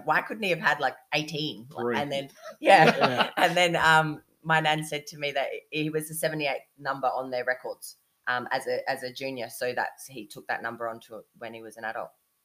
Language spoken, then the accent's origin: English; Adelaide, South Australia, Australia; moved away as an adult; So I was born in Adelaide, grew up in Adelaide, lived there right up until I was 21 actually.